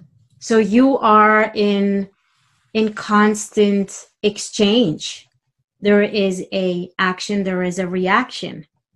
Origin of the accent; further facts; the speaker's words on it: Romania; growing up in Romania also meant surviving meant being flexible.